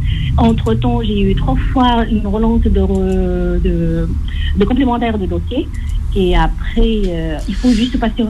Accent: Algeria; now in Toulouse, France; je suis algérienne

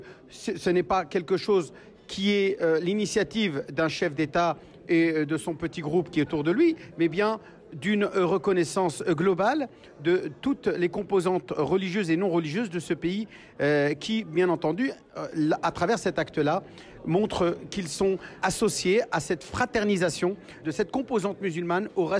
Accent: France; Nous sommes français et fiers de l'être, et nous sommes musulmans et fiers de l'être.

